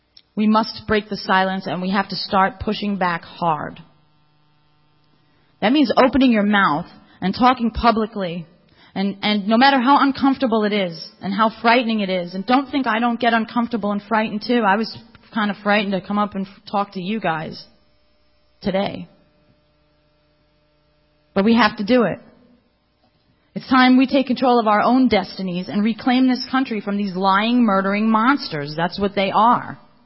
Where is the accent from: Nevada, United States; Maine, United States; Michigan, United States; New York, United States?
New York, United States; 19 of them were firemen, and I'm from New York.